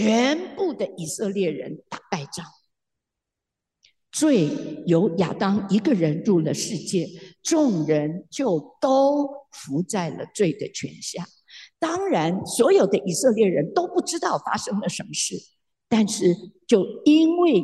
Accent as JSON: {"language": "Chinese", "country": "China", "said": "我们中国人对于钱财叫我们死是想得很透彻的，很明白的"}